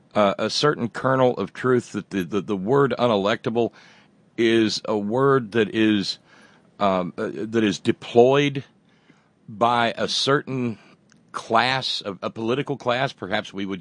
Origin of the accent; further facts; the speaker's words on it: Alabama, United States; because I was Southern born and I'm born and raised in Alabama. I live in Appalachia.